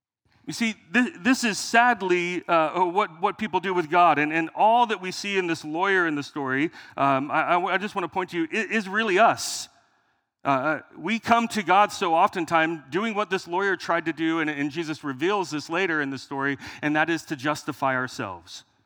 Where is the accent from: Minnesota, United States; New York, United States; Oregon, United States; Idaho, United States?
Idaho, United States; Meridian; That was Nampa for me growing up in Meridian, actually.